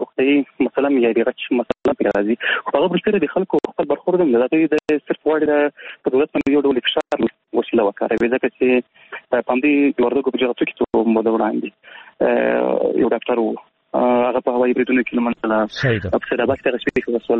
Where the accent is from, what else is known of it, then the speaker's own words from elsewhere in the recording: Paktika, Afghanistan; زه د پکتیکا یم